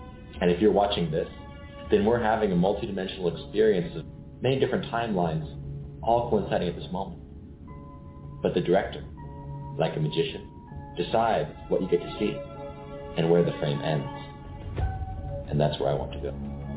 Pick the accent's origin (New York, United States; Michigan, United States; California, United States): California, United States; Hollywood; Growing up in Hollywood movie sets, I was introduced at a very young age to the mystery of consciousness